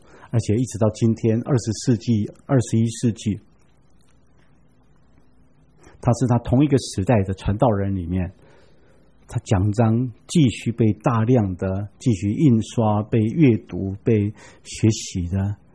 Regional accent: Taiwan; 我们台湾人干脆就称右边叫做正的边，左边叫做反的边

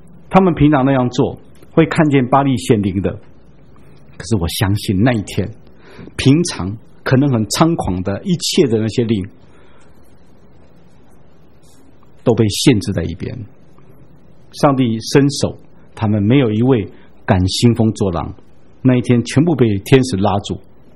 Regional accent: China; 那我们中国人古代也是这样，就像圣经一样

